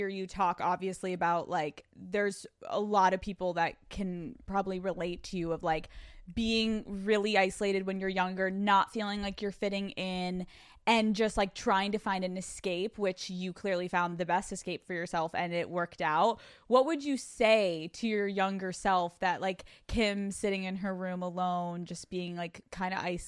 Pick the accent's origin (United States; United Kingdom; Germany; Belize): Germany; I am actually interested too, growing up in Germany, like what is the difference between nightclubs in Germany versus nightclubs in America?